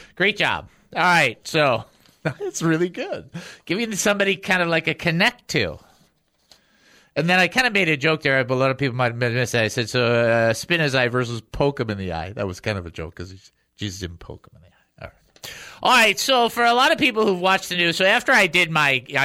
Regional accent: Michigan, United States; You know, I'm from Michigan. I should be able to say this stuff.

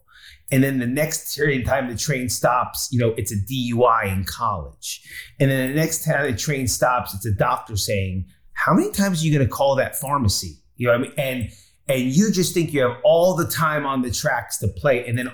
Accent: New Jersey, United States; even from being the fat kid growing up in Jersey.

